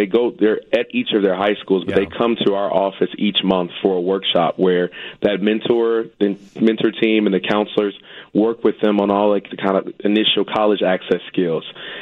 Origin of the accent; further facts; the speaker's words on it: Chicago, Illinois, United States; So I'm not a product of CPS, but I am from Chicago. I'm from the Auburn Gresham community. I grew up here.